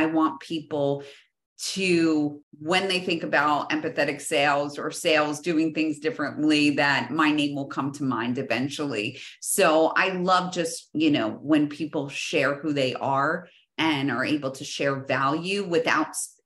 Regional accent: New Jersey, United States; You know, I'm from New Jersey. I joke, like, I know a guy for everything.

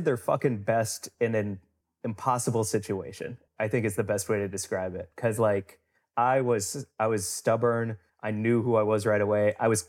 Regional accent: St. Louis, Missouri, United States; St. Louis, Missouri.

